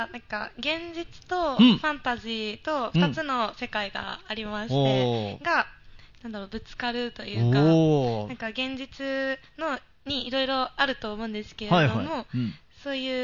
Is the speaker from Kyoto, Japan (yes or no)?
no; Fukuoka, Japan; 私福岡県出身でして。